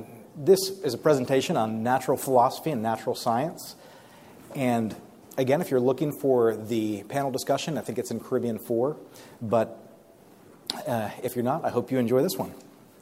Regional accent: Tampa, Florida, United States; But I moved down to Florida when I was 7, and I grew up in Tampa.

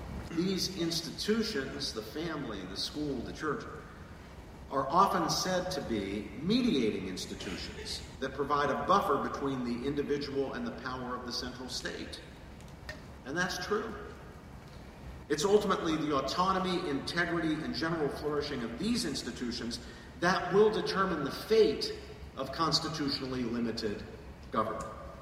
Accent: West Virginia, United States; or of Appalachia where I grew up. I come from West Virginia.

